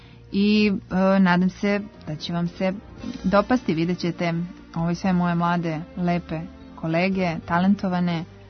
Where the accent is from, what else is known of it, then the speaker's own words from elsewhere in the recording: Valjevo, Kolubara District, Serbia; imaju čak recimo na violončelu u Valjevu, odakle sam ja, imaju po dve klase pune